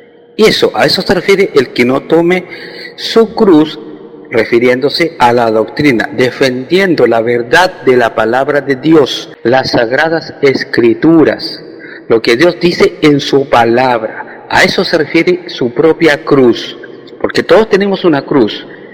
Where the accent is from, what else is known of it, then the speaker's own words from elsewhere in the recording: Chile; de Chile.